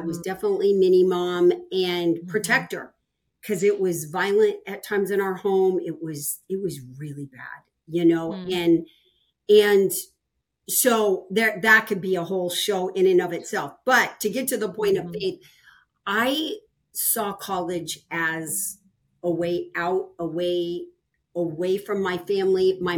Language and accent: English; Colorado, United States; I grew up in Colorado, actually, where, you know, in your home state.